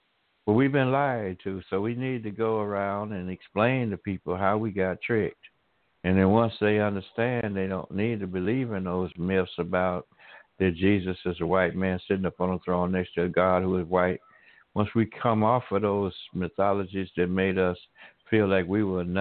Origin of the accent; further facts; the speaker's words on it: Alabama, United States; I've seen a lot of cotton and corn growing up in Alabama